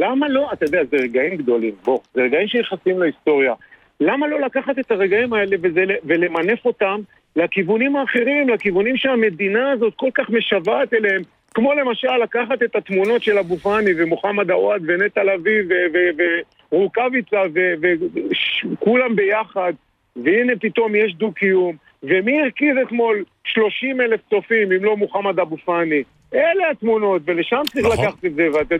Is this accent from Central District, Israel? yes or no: no; Haifa, Haifa District, Israel; בוא נחלק את זה לשניים, כחיפאי כן.